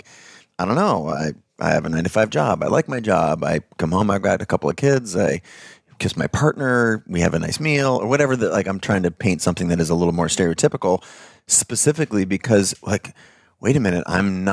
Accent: United States; born there; To be crystal clear, I'm white. I'm male. I was born in America.

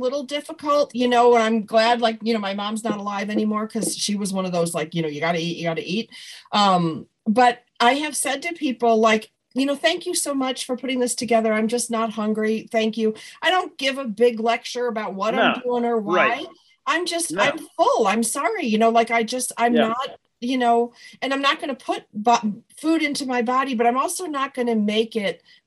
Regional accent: Buffalo, New York, United States; I'm from Buffalo. Correct. I can do it there.

